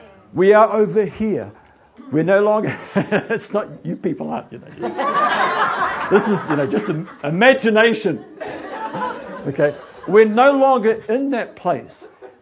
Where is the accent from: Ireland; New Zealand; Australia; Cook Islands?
New Zealand; if I go there refusing to change my thought patterns as a New Zealander, say, well, I'm not going to drive on that side of the road, I think it's stupid. I've driven on the left-hand side of the road all my life